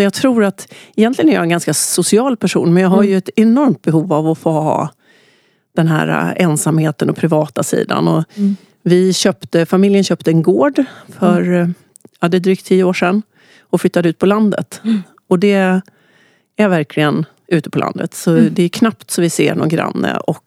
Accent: Hedemora, Dalarna County, Sweden; Hedemora. Mm. Så där är jag uppväxt.

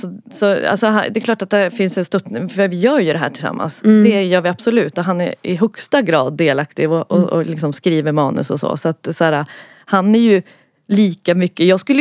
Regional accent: Västerås, Västmanland County, Sweden; vi hade stora affischer i Västerås där vi kommer ifrån

